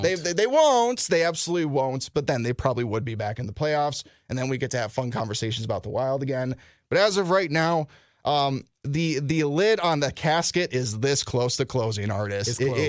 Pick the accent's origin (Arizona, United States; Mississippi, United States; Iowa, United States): Iowa, United States; normally I'm not used to cheering for Gopher fans, you know, because I'm from Iowa.